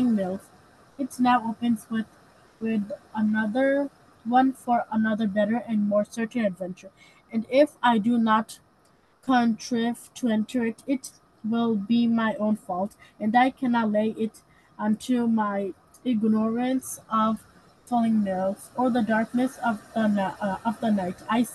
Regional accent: Hudson, New York, United States; I'm 10 years old, and I'm also from Hudson.

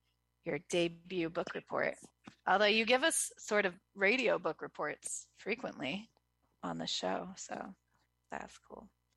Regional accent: Hudson, New York, United States; I'm the director of the Hudson Area Library, and I'm also from Hudson.

